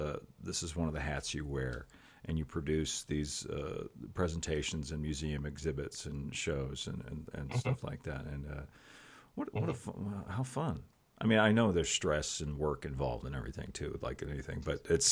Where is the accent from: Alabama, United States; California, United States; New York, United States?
California, United States; I grew up in Orange County, just half an hour away from Disneyland